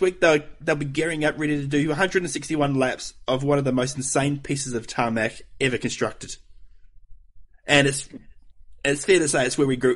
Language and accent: English; New Zealand; And even us as Kiwis, we get as much into it as any Australian does as well.